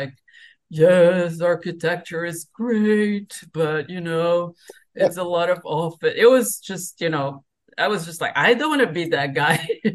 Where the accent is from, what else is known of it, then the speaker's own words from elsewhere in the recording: São Paulo, Brazil; English is a second language; Well, I grew up in the Atlantic Forest in São Paulo State. We had a little property outside of São Paulo City on the way to the coast.